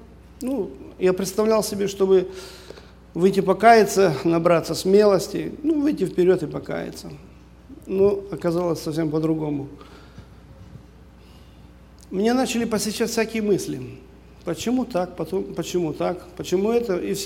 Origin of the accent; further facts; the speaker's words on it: Taraz, Jambyl Region, Kazakhstan; born there; Родился я в Казахстане, в городе Джамбули, в христианской семье.